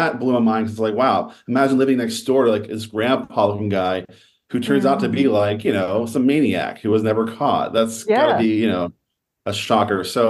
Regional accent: East Coast, United States; I'm from the East Coast, so I'm like, rain, whatever. I'm used to, you know, fighting snow

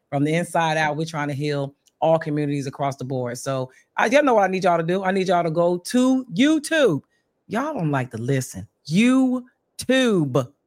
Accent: Bristol, Pennsylvania, United States; And huge shout out to my hometown, Bristol, Pennsylvania.

